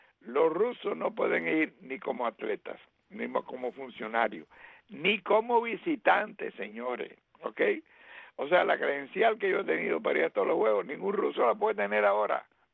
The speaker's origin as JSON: {"language": "Spanish", "country": "Cuba", "said": "como cubanos"}